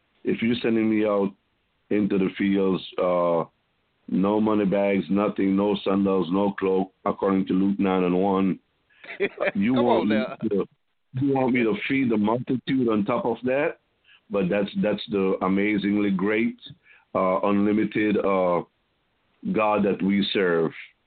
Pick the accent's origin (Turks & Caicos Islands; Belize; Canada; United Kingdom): Belize; moved away as an adult; now in Texas, United States; I was originally from Belize, Central America, and came to the U.S. for better opportunities, and came to Texas, met my wife here